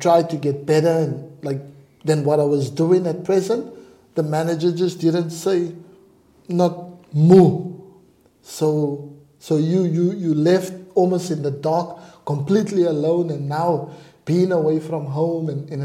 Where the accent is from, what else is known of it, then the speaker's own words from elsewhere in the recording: Scotland, United Kingdom; I'm like a Scotsman. Scotsman never changes roots.